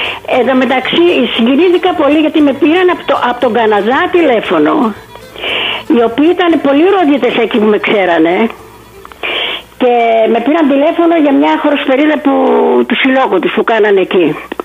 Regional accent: Greece; Όχι, καθόλου, αφού είμαι νησιώτης

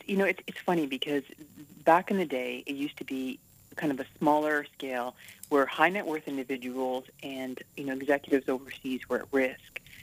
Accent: Toronto, Ontario, Canada; born there; also born or lived in Africa / Saudi Arabia / Puerto Rico / Europe; And I lived in Africa, Saudi Arabia, Puerto Rico, Europe, you know, all over. So I was born in Toronto, Canada, but I'm a bit of a child of the world.

